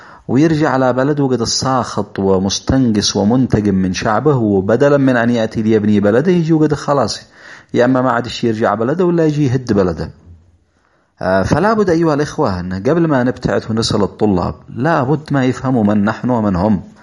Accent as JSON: {"language": "Arabic", "country": "Yemen", "said": "يعني بيرسل الطالب بدون ما يعرفه من احنا كأمة يمنية عربية مسلمة،"}